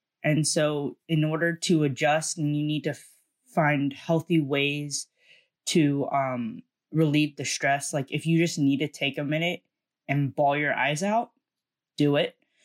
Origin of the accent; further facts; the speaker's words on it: Virginia, United States; and I'm from Virginia.